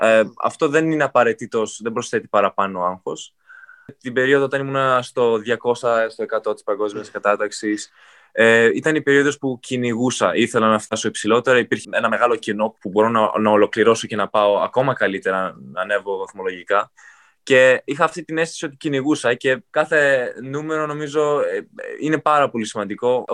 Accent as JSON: {"language": "Greek", "country": "Greece", "said": "κατάγομαι από την Ελλάδα"}